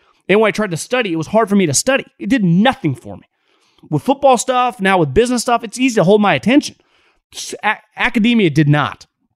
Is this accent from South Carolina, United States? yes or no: no; Davis, California, United States; guy actually I grew up with in Davis